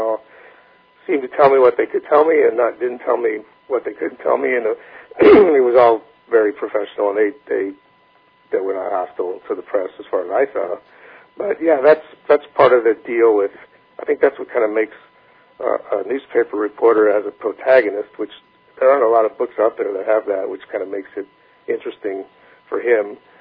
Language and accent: English; Lake Park, Iowa, United States; Tom and Hillary go to Okoboji, and they meet Tom's father, who lives in my hometown, Lake Park.